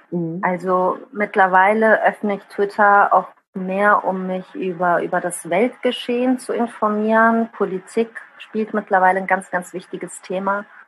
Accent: Bad Honnef, North Rhine-Westphalia, Germany; first language Italian; German is a second language; Ich bin in Bad Honnef am Rhein geboren, also hier auf der anderen Rheinseite einmal gegenüber.

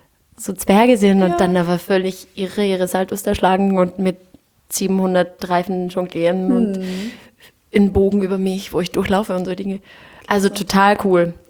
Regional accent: Austria; also born or lived in New York; Ein Lied ist im Dialekt, ich bin ja aus Österreich.

